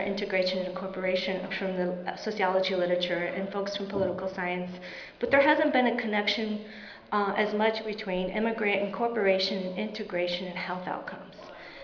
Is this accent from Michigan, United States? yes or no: no; New Mexico, United States; Since I'm from New Mexico and this was a project funded by the RWJ Center, I wanted to make a New Mexico county a comparative county.